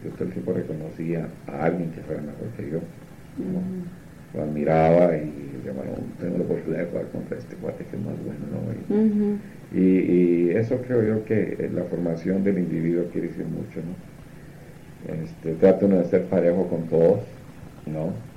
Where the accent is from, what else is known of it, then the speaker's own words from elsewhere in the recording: Mexicali, Baja California, Mexico; also born or lived in Calexico; Yo venía de Calexico y una vez dieron Calexico y le dije, oye, yo soy de Calexico, sí, salí de la high school de Calexico, pero yo no soy de Calexico, soy de Mexicali